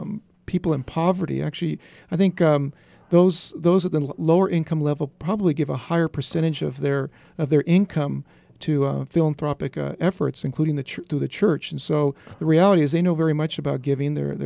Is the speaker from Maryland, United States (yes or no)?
no; California, United States; Actually, I was born in Santa Paula, just south of here in Ventura County.